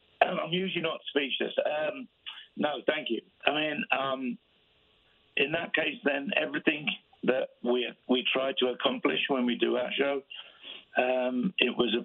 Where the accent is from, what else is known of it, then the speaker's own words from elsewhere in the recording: England, United Kingdom; because I'm English.